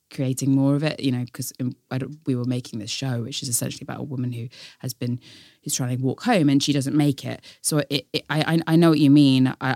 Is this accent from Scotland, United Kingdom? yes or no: yes; Scotland, United Kingdom; accent: Scottish; I don't know what people would think my Scottish accent would be